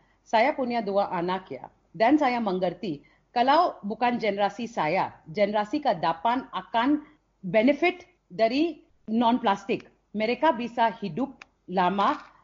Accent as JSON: {"language": "Indonesian", "country": "India", "second_language": "Indonesian", "lives_now": "Indonesia", "said": "Saya orang India yang tinggal di Indonesia udah 18 tahun."}